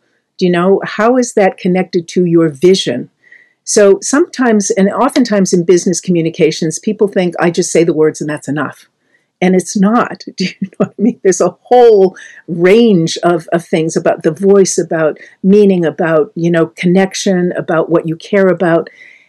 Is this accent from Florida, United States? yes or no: no; Boston, Massachusetts, United States; I mean, I'm from Boston, and when I went to the theater to look at the film, it's like people were laughing when they heard the accent